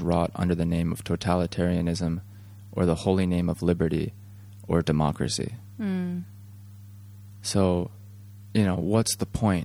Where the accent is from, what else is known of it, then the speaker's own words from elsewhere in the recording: Tokyo, Japan; English is a second language; Near where my parents used to live, yeah. Where I grew up here in Tokyo